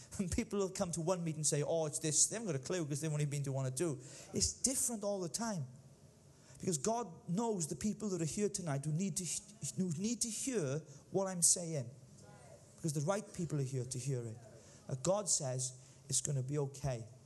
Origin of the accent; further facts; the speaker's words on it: Llanelli, Wales, United Kingdom; I'm in Cwmbran. I'm from Llanelli.